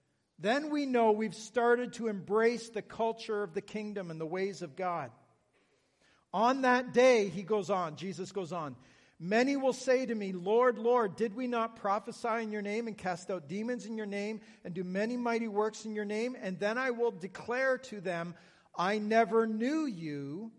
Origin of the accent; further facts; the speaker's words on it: Canada; accent: Canadian; Like, I didn't know I had a Canadian accent until somebody said, oh, I think your Canadian accent is so cute, right?